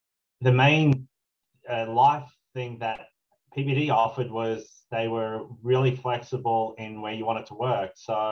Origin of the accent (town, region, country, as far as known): Australia; now in United States